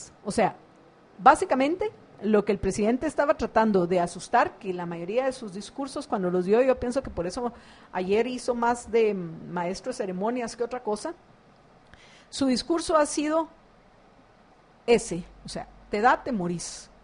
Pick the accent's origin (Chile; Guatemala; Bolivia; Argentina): Guatemala; Y esa es la situación de la mayoría de la gente en mi país, en Guatemala.